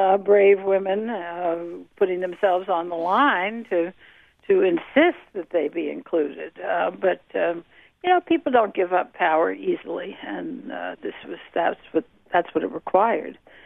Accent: Washington, District of Columbia, United States; I spent my childhood growing up in the Washington of the 1940s and 50s

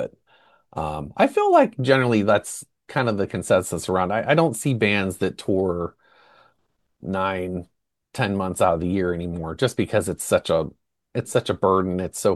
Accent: Pittsburgh, Pennsylvania, United States; I'm playing an album release show in Pittsburgh, obviously my hometown, on July 11th.

